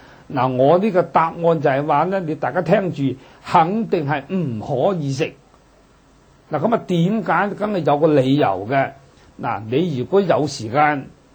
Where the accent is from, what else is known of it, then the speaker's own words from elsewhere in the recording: Hong Kong; 我是香港過來的，那么香港大家都知道有600萬人口